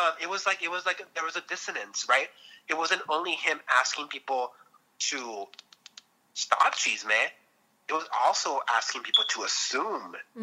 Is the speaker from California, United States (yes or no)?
yes; Los Angeles, California, United States; because I grew up in Southeast LA, so